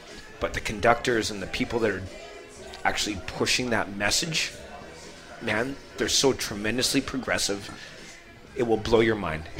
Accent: Langford, British Columbia, Canada; I grew up in Langford.

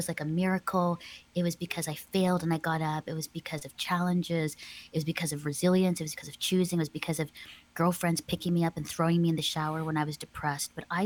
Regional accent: Philippines; also born or lived in Singapore; I was adopted in the Philippines. And so I grew up in the Philippines and Singapore. And my parents were missionaries.

